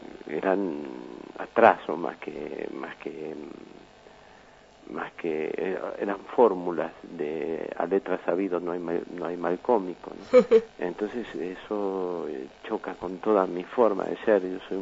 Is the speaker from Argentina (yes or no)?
yes; Argentina; moved away; Me trataron muy bien, pero siempre como un argentino